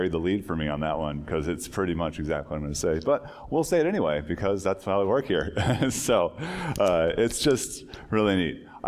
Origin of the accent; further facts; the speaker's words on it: Williston, North Dakota, United States; Growing up in Williston, we didn't have a lot of them. We got to be excited by the flatness.